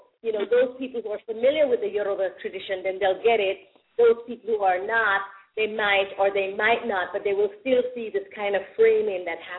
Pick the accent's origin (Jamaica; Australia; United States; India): Jamaica; my work is very much rooted in my Jamaican African culture. While I'm from Jamaica and that has shaped me, I consider myself a citizen of the world